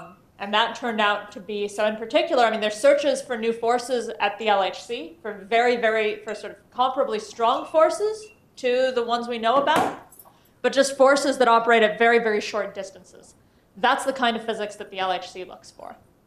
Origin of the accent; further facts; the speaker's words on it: Colorado, United States; now in Canada; I'm from Colorado. My family's Colombian, but moved to the States when I was young. Went to high school there, went to college at MIT, then went to Harvard for grad school